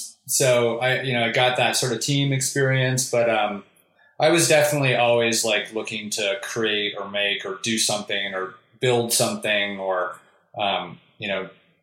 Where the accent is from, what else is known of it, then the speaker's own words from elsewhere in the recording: Cincinnati, Ohio, United States; So, I grew up basically in Cincinnati, Ohio, in the Midwest. I was born in a small town in Ohio.